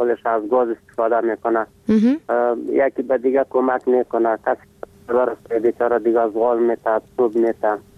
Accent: Ghorband, Parwan, Afghanistan; از اوربند.

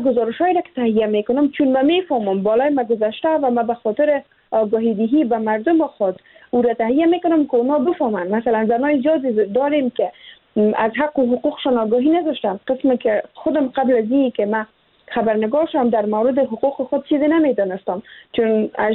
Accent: Afghanistan; moved away; ما پس از این که از افغانستان بر آمدم

